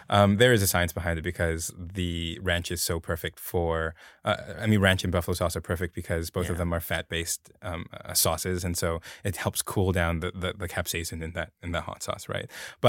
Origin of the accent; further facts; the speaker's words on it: Hong Kong; I'm a city boy from Hong Kong, yeah.